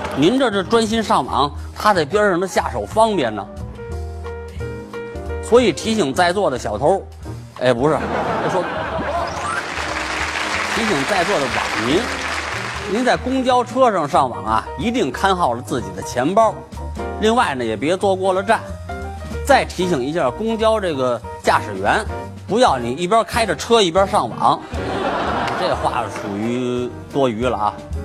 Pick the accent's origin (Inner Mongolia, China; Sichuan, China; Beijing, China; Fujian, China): Beijing, China; 尊老敬老呢，这是咱们北京人的传统